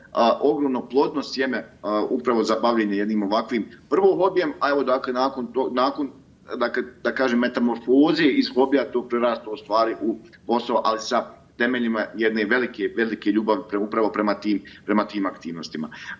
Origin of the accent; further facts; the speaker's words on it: Gornji Vakuf, Federation of Bosnia and Herzegovina, Bosnia & Herzegovina; also born or lived in Zenica; rođen sam dakle u Zenici 87. godine, sve do svoje 7. godine, dakle do polaska u osnovnu školu, živio sam u Gornjem Vakufu